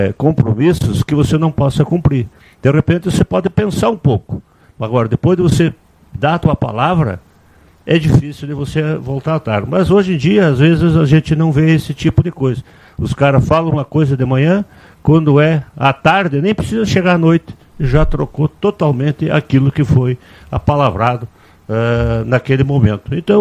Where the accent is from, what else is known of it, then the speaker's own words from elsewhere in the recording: Lagoa Vermelha, Rio Grande do Sul, Brazil; born there; Hoje, Ademar, eu estou com 76 anos. Eu nasci na nossa Lagoa Vermelha, né?